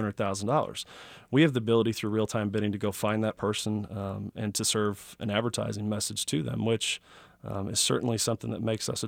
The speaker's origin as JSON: {"language": "English", "town": "Chicago", "region": "Illinois", "country": "United States", "tie": "born or raised there", "also_born_or_lived": "Emporia, Kansas / Olathe, Kansas", "said": "I was born in Emporia. I was adopted when I was a young age and moved up to the Stanley, Olathe, Overland Park area. Lived there till I was seven. Moved to Chicago and pretty much was there through high school."}